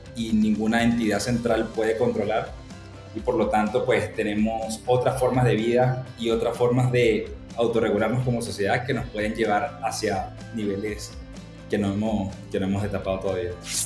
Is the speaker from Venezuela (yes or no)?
yes; Valera, Trujillo, Venezuela; Yo soy de Venezuela, crecí en el estado Trujillo, en Valera, y gracias a Dios estuve expuesto bastante a la tecnología allí, puesto que mi madre tenía un cyber café.